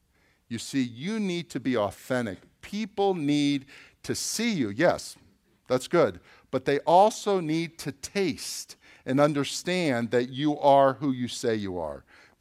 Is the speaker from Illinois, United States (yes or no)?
no; Boca Raton, Florida, United States; Back in first grade, I went to school here in Boca Raton. I'm from Boca, I told you that. I grew up in Royal Palm. Okay, so I grew up on the right side of the tracks.